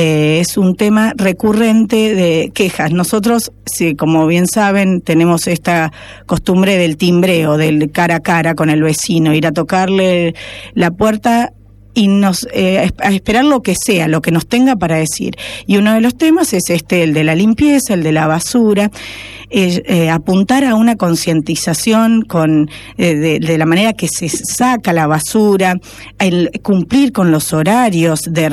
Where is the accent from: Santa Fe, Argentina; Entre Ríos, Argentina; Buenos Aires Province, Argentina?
Buenos Aires Province, Argentina; Salto; siento que es el momento de brindarme a mi pueblo tan querido que es Salto